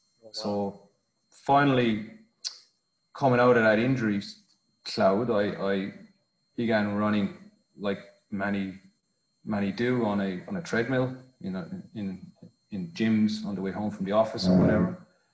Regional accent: Kilkenny, Leinster, Ireland; Irish part of the country I'm from is a place called Kilkenny

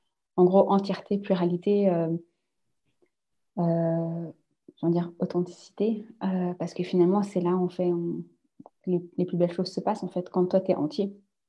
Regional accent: France; Quand, en tant que Français, tu es habitué à sortir tes poubelles 2 fois par semaine

